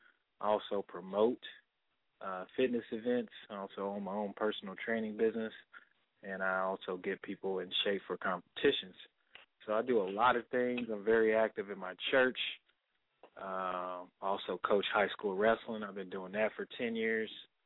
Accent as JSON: {"language": "English", "town": "Muskogee", "region": "Oklahoma", "country": "United States", "tie": "born or raised there", "also_born_or_lived": "Dallas, Texas", "said": "I was born in Dallas, Texas, but I was raised in Muskogee, Oklahoma. I lived pretty much there my entire life until I moved up here to go to college."}